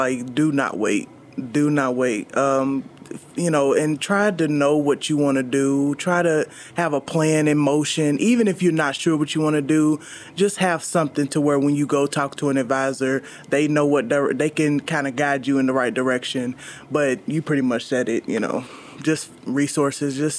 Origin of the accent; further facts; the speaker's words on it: Louisville, Kentucky, United States; I was raised in Louisville, and I'm here in UK.